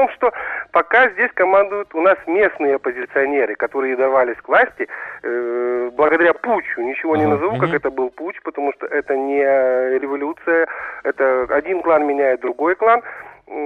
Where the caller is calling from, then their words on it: Balta, Odesa Oblast, Ukraine; это Балта Одесской области. Север Одесской области, ага. Ближе к Виннице.